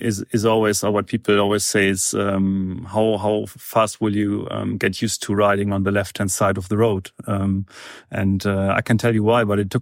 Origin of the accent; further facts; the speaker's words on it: Frankfurt, Hesse, Germany; I'm from Frankfurt.